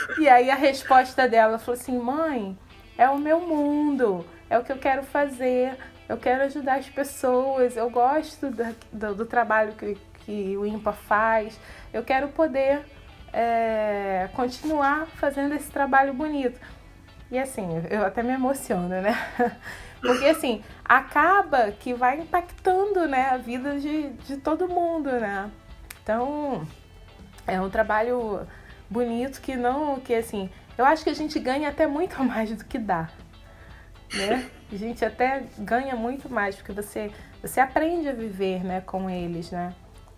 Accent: Rio de Janeiro, Brazil; Eu cresci no Morro do Salgueiro, muito pobre

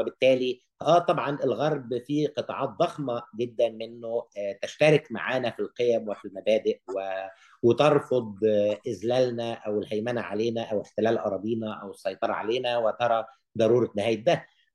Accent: Egypt; ومسؤوليتنا احنا كشعب مصري هو تغيير حكمنا وبناء بلدنا والنمو بيها

